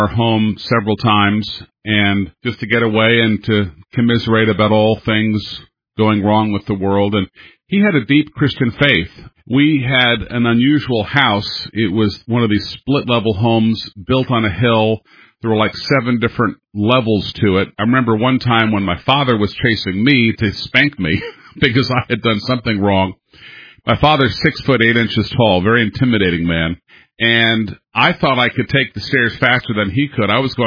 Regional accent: Stamford, Connecticut, United States; just like my father was and we were growing up in Stamford, Connecticut.

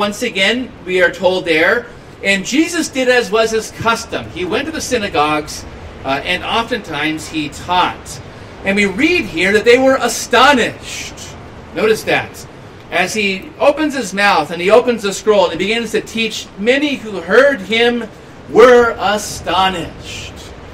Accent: Los Angeles, California, United States; If you're not from here, I'll say, well, I'm from Southern California. Maybe you know a little bit about Southern California. I'll say, well, I'm from Los Angeles.

